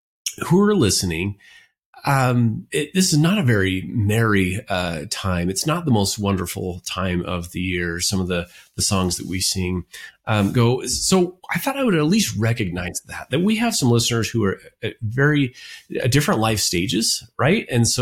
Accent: Payson, United States; growing up in Payson, we would take, I think maybe it may have been the 23rd, 24th, we would line up all the presents underneath the tree.

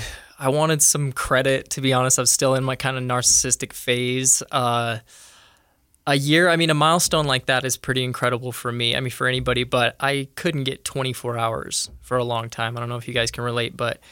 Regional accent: Alamo, Nevada, United States; also born or lived in Ireland; I was born in Ireland. We joined the church. We immigrated to America in 1994 to a small town in Nevada called Alamo, which is a really great place, really close-knit LDS community mostly, 90%.

